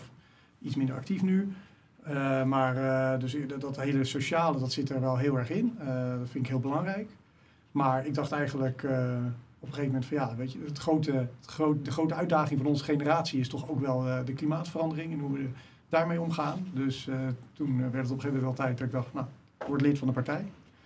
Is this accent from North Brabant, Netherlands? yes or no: no; Haarlem, North Holland, Netherlands; Staat dus op plek 13 van de lijst. Ik ben 37, geboren en opgegroeid in Haarlem. En ik woon op het moment met mijn gezin, dat is mijn vrouw en 2 kinderen, in de slachthuisbuurt. Daar in de nieuwbouw rond het oude slachthuis.